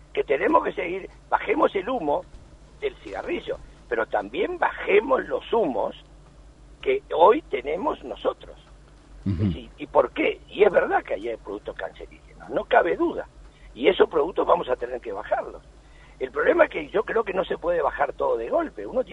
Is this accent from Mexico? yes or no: no; Uruguay; ni como uruguayo, me pongo la camiseta y me pongo la camiseta de Uruguay